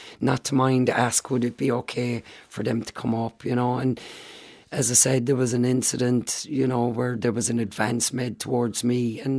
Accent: Ireland; people can't take my Irishness away from me now. Can you see me? I'm Irish. Because my skin colour always went before me, you know.

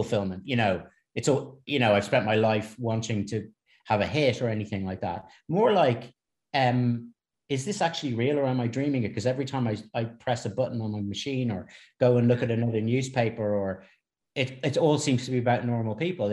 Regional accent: Ireland; growing up in Ireland

